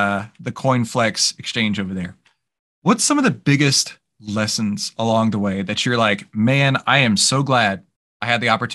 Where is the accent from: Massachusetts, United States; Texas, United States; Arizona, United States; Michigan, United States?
Texas, United States; You can tell I'm from Texas.